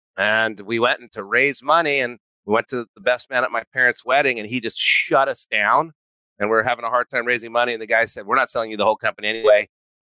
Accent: New Mexico, United States; and I grew up in New Mexico. There wasn't a whole lot of entrepreneurship that I was surrounded by.

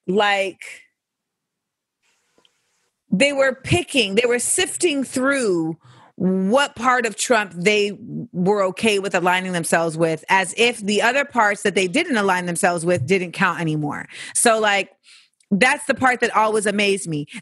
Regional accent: Florida, United States; because I grew up in Florida from like 8 to 18.

